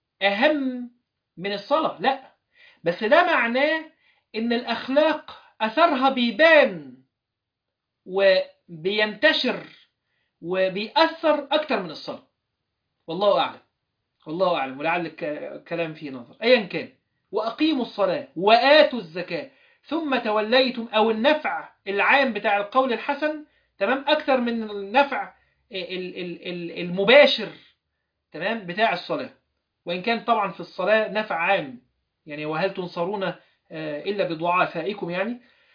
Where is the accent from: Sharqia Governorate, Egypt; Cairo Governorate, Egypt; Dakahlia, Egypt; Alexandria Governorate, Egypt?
Alexandria Governorate, Egypt; Alexandria; واحنا صغيرين كنا بنركب، عندنا حاجه في اسكندريه اسمها الترام